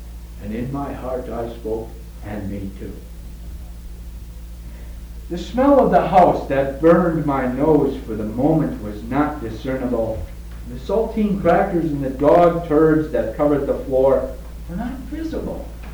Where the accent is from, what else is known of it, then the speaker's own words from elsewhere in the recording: Arkansas, United States; I was raised in Arkansas, and my mama took me to the Baptist church.